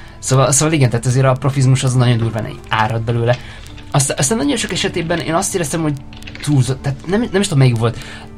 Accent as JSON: {"language": "Hungarian", "country": "Hungary", "said": "mert ami nekem lejön, mint magyar nézőként, ahol tulajdonképpen az Eurovíziónak még annyira nagy kultúrája nincsen, hiszen 13 alkalommal indultunk 94 óta az Eurovízión"}